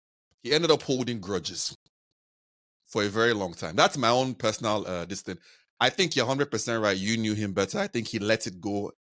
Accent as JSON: {"language": "English", "region": "Lagos", "country": "Nigeria", "tie": "born there", "said": "I was born in Lagos. I look at myself as a Lagosian, similar to the bone. My parents are both from Enugu, yes, 100%."}